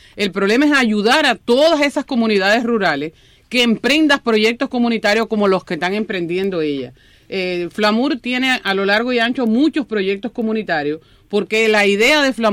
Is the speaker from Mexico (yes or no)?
no; Cuba; moved away; yo salí de Cuba